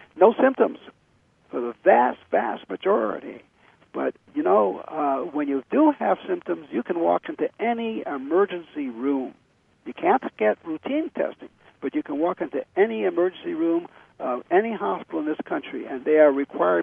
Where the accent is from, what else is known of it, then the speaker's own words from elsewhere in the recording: Boston, Massachusetts, United States; great, great player on the Celtics, since I'm from Boston, I mentioned